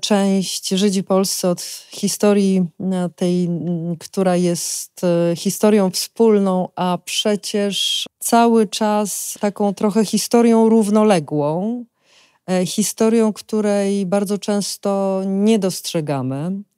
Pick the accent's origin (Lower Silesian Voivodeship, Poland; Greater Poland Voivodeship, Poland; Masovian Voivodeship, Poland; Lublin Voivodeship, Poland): Masovian Voivodeship, Poland; Płońsk; sama pochodzę z Płońska. Z Płońska, w którym dopiero w czasach licealnych dowiedziałam się o tym, że to było miasto